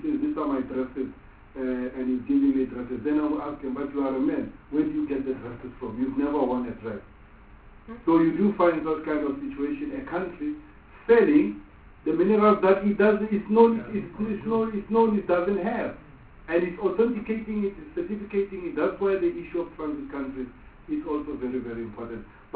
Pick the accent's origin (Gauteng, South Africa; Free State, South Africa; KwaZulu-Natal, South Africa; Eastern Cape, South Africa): Free State, South Africa; born there; I have Sotho origin. I was born in the Free State. I used to speak my Sotho like the Sotho of the Sotho.